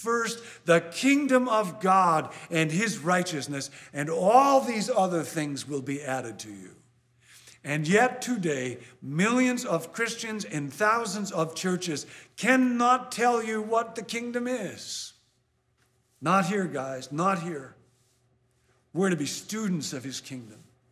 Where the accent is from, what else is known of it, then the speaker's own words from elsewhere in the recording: California, United States; I've been to Paris, but I'm not Parisian. I'm Californian.